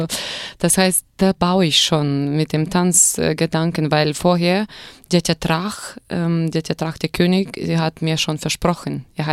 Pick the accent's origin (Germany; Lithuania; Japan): Lithuania; Kaunas, Kaunas County; born there; German is a second language; Ja, ich bin in Litauen geboren, in so einem zweiten großen Stadt, Kaunas.